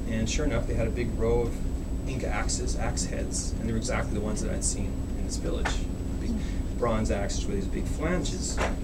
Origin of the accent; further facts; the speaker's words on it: Nevada, United States; because I grew up in Nevada, in the desert